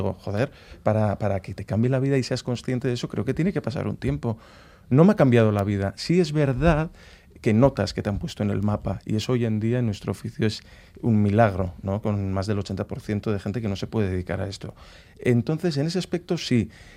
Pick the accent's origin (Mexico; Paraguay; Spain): Spain; first language Basque; Spanish is a second language; en este estado español hay mucha gente que habla euskera, por lo tanto a mí me parecía natural, porque es mi lengua materna, hablar en euskera y también en castellano